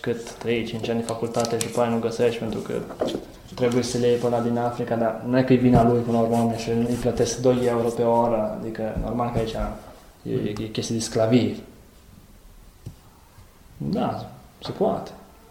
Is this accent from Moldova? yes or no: no; Romania; now in Italy; Nu, pe mine ca român nu. Pe italien da.